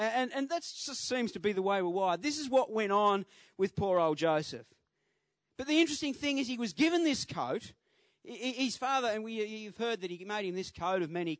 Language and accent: English; Devonport, Tasmania, Australia; I grew up in East Devonport. And East Devonport was like the bad side of Devonport.